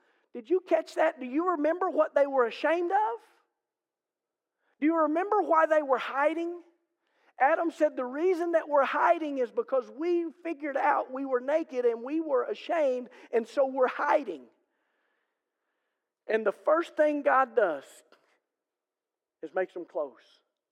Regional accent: England, United Kingdom; You know, for me being an English guy, I've always been fascinated at why we call the great news good news.

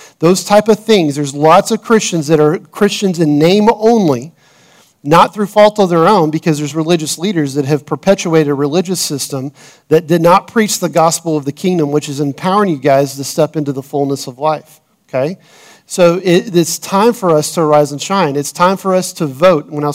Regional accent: United States; And I bleed red, white, and blue. I'm an American through and through. I love my country.

